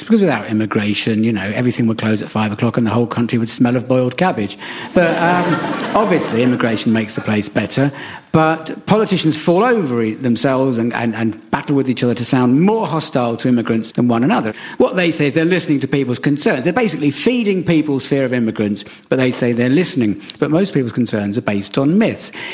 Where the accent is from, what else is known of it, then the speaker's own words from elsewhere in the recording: South East England, United Kingdom; now in London, United Kingdom; I'm not from London. It has to be said. I left suburban Surrey and moved to London 31 years ago.